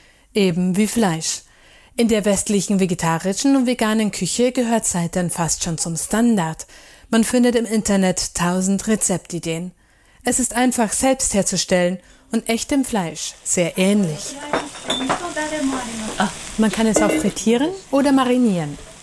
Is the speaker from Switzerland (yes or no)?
no; Niigata, Japan; German is a second language; now in Germany; Das ist aus meiner Heimat, Niigata.